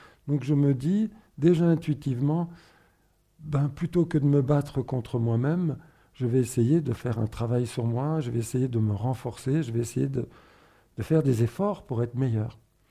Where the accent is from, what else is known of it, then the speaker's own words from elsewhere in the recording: northern Spain, Spain; now in Belgium; je viens en plus d'un milieu très communiste. Je suis espagnol, je viens du nord de l'Espagne. J'ai émigré en Belgique, mais je viens du nord de l'Espagne, de chez les mineurs, très rouges, très anti-franquistes, anti-église aussi.